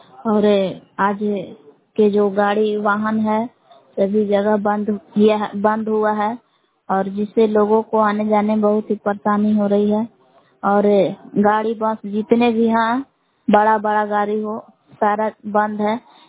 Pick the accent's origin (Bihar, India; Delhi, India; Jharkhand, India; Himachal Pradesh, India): Bihar, India; ग्राम बेलहा जिला कमूर भगवान के निवासी हूँ।